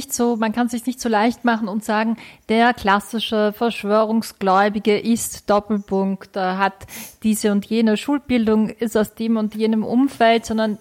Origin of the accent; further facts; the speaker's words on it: Austria; Jetzt bei uns in Österreich ist es ein FPÖ-Politiker, Norbert Hofer, der auch immer wieder abgewiegelt hat